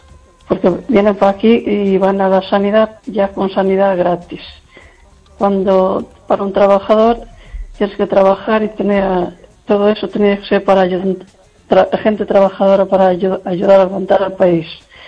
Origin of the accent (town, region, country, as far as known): Lugo, Galicia, Spain